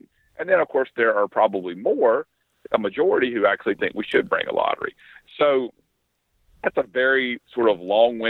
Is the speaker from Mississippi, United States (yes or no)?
yes; Mississippi, United States; born and raised in Mississippi, essentially lived here my whole life, born in the Mississippi Delta.